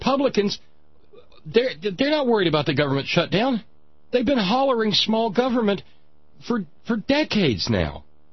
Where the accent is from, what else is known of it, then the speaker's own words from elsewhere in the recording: Alabama, United States; as did, well, not South Carolina, but as did I in Alabama.